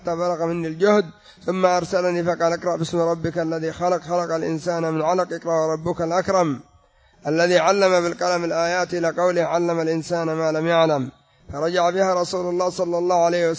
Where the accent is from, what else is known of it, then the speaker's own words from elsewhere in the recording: Yemen; التين المعروف سمى عندنا في اليمن بلس الترخ